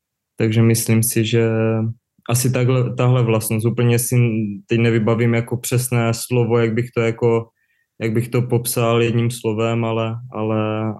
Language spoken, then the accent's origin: Czech; Uherské Hradiště, Zlín Region, Czechia; born there; Vlastně Uherské Hradiště, moje rodné město, nebo nemocnice konkrétně, kde jsem se narodil.